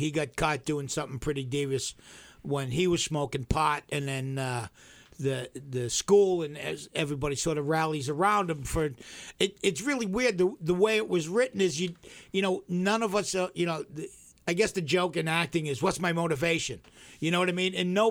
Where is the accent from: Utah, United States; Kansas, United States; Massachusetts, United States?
Massachusetts, United States; Somerville; You know, we grew up working class in Somerville and, you know, everybody was pulling their own.